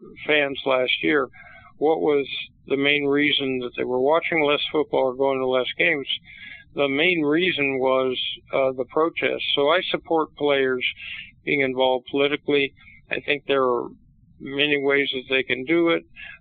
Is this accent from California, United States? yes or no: yes; Los Angeles, California, United States; So growing up in Los Angeles, my father was a two-sport athlete at UCLA, so I was brought up as a Bruin baby